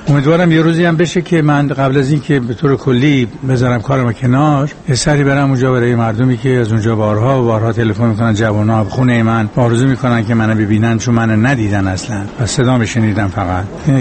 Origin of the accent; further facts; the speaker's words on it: Iran; با اینکه ارمنی هستیم ولی ایرانی هستیم، اول ما ایرانی هستیم بعد ارمنی زبانی.